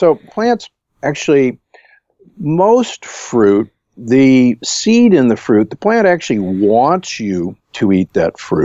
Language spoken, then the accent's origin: English; Midwest, United States; And again, growing up in the Midwest, any young man learned what's called the green apple two-step